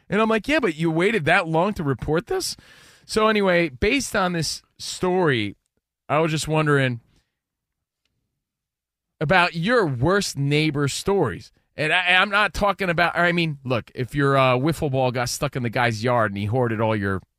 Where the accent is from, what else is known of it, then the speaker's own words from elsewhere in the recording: East Coast, United States; now in Los Angeles, United States; We're from the East Coast. We live in L.A.